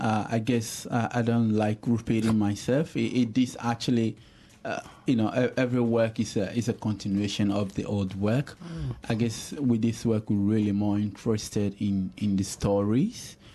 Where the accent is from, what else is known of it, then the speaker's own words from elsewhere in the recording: Ghana; we growing up in Ghana, music and dance are part of everyday life.